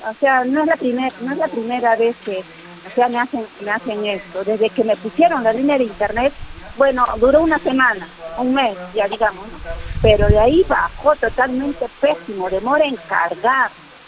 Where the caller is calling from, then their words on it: Chosica, Lima, Peru; No, soy del distrito de Lulibán, Chosica.